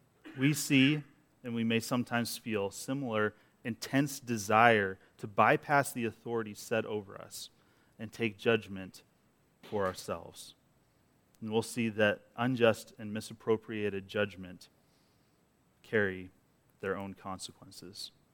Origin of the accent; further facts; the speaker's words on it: United States; I'm an American, okay? I like my due process.